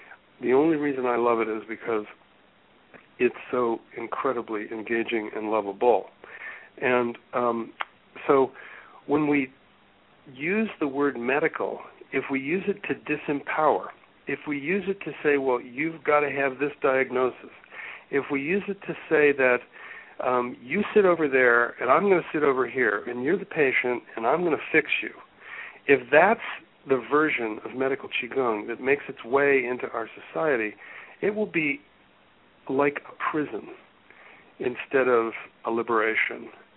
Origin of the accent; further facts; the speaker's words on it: Cincinnati, Ohio, United States; born there; I want to just announce to everybody out there, I was born in Cincinnati.